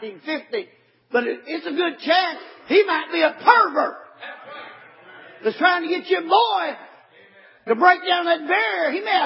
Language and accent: English; Morton's Gap, Kentucky, United States; And I was from Kentucky, and I didn't understand.